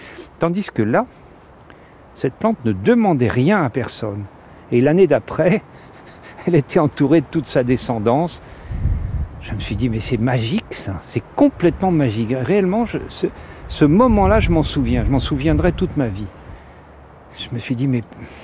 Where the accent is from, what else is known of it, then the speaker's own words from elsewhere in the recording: Paris, Île-de-France, France; J'étais au Quartier Latin, puisque je suis parisien, je faisais mes études à la Sorbonne.